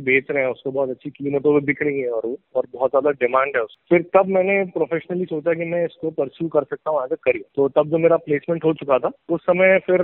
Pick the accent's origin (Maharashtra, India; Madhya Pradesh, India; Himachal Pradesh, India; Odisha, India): Madhya Pradesh, India; Indore; और मैं इंदौर से हूँ।